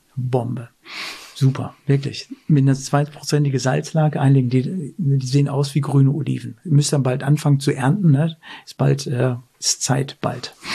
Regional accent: Werne, North Rhine-Westphalia, Germany; Also ich sage immer Dortmund, ich komme ja aus Werne, aber Werne sagt keinem etwas.

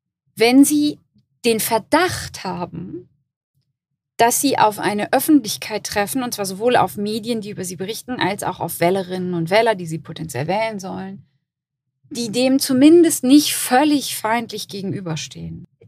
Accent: Rhineland-Palatinate, Germany; So, ich komme aus Rheinland-Pfalz

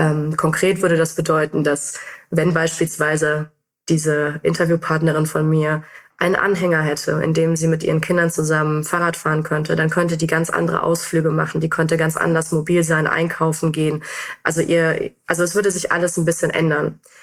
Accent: North Rhine-Westphalia, Germany; Also ich bin in NRW aufgewachsen

